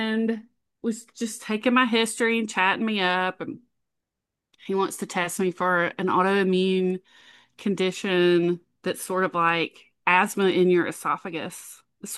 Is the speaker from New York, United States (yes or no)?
no; Moultrie, Georgia, United States; I grew up in Moultrie.